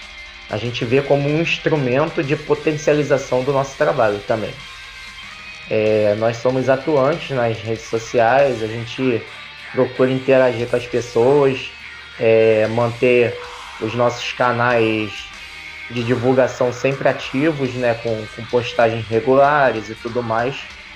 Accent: Rio de Janeiro, Brazil; Nós todos somos da capital do Rio de Janeiro, mas cada um mora num bairro, né?

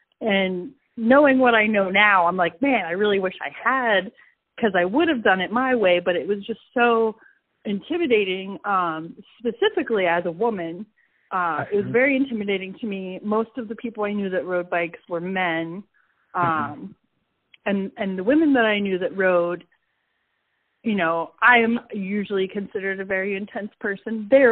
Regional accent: North Hills, Pennsylvania, United States; I'm from the North Hills originally, but I did go to school in New York City and then ended up back here in good old Allegheny County.

